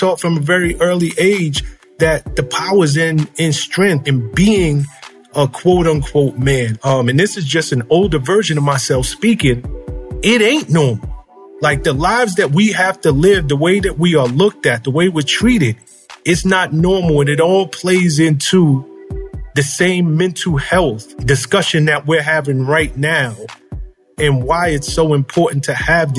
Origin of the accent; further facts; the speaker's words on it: New York City, New York, United States; I grew up in the South Bronx.